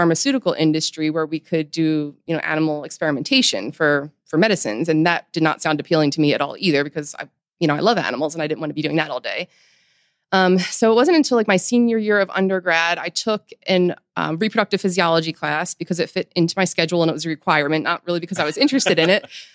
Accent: Philadelphia, Pennsylvania, United States; So going back to being born and raised in Philly, I lived in the city, so we didn't have a lot of access to wildlife.

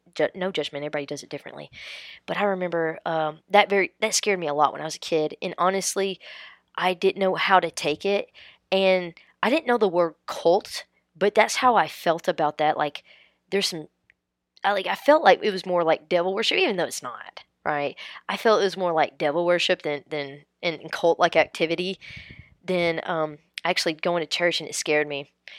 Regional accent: Southern United States, United States; So, with all these different religions, and growing up in the South, I was introduced to multiple different Protestant religions.

